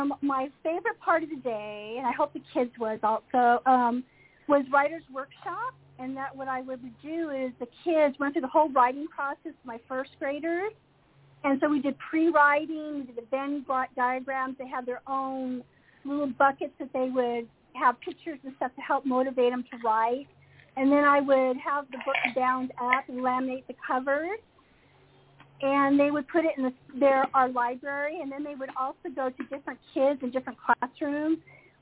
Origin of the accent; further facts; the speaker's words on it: Sacramento, California, United States; also born or lived in Provo; now in South Orange County, United States; I'm from Sacramento. Grew up there, and I lived in Provo, Utah for 5 years while I was attending Brigham Young University. I graduated, and then we moved down to Southern California. We live in South Orange County